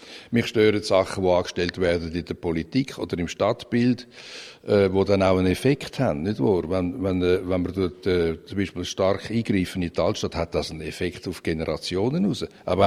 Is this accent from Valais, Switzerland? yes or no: no; Rapperswil, St. Gallen, Switzerland; Aber ich bin natürlich am See aufgewachsen.